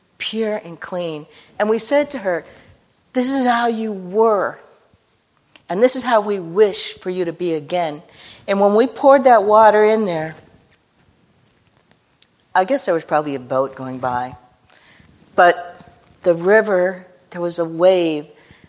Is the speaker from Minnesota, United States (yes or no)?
yes; Minnesota, United States; Where I grew up on the Iron Range.